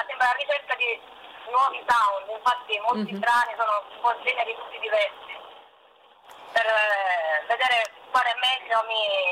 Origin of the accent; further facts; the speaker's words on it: Trapani, Sicily, Italy; Sì, allora gli … sono anche di Trapani, sono dei miei amici, molto seguiti a livello anche internazionale.